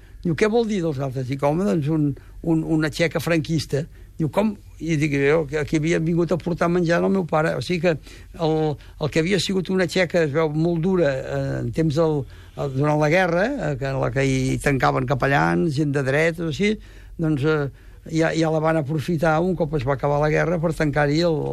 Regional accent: Barcelona, Catalonia, Spain; also born or lived in Caldes; Sí, però a Barcelona hi vam viure sempre.

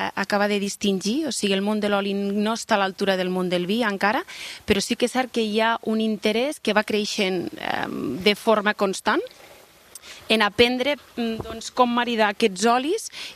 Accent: Lleida, Catalonia, Spain; born there; els meus avis eren aragonesos, per part de pare, i bueno, doncs van vindre aquí fa molts anys, i bueno, jo ja soc nascuda aquí a Lleida, però sí, sí, amb arrels aragoneses.

